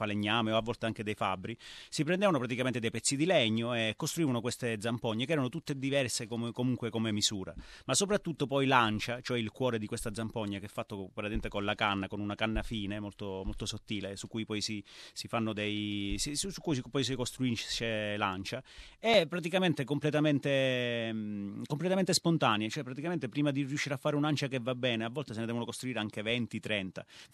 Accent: Maletto, Sicily, Italy; Il mio paese, che si chiama Maletto, che è proprio un paesino arroccato sui 1000 metri sull'Etna, abbiamo comunque delle pronunce, o comunque dei vocaboli leggermente diversi da quelli catanesi

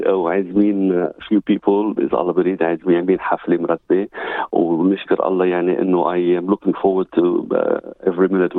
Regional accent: Beirut, Beirut Governorate, Lebanon; born there; أنا يعني أنا خلقت بلبنان ببيروت، وأنا كنا أربع أخوة

